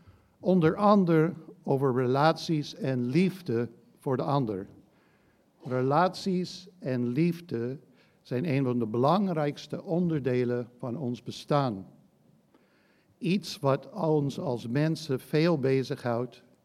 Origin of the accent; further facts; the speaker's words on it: United States; Dutch is a second language; Ten eerste, ik kom uit Amerika, dus ik spreek met kromme Nederlands.